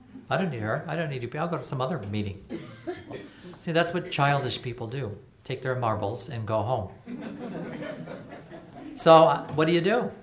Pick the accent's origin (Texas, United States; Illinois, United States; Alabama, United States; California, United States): California, United States; I'm from California, blah, blah, blah.